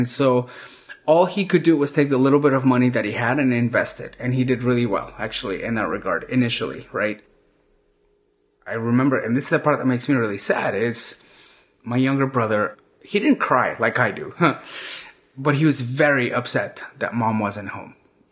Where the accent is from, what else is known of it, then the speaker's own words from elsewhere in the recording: Guatemala City, Guatemala Department, Guatemala; now in United States; So I'm originally from Guatemala. I grew up in Guatemala City, and I moved to the US in 1990. That makes it 28 years.